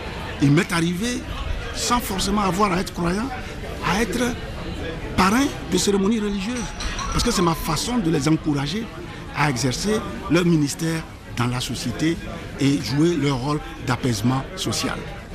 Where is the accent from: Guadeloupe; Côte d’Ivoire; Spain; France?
Côte d’Ivoire; Il m'est arrivé de voyager, de dire que je viens de Côte d'Ivoire